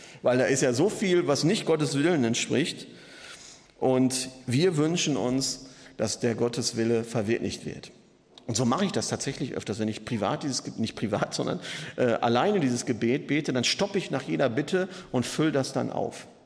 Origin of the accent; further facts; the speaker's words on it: Germany; Wir sind ja als Deutsche sind wir sogar Brotweltmeister.